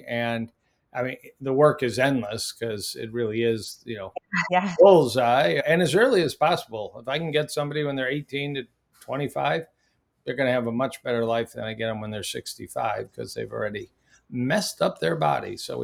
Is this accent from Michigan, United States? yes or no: yes; Michigan, United States; but I ended up back in my home state of Michigan.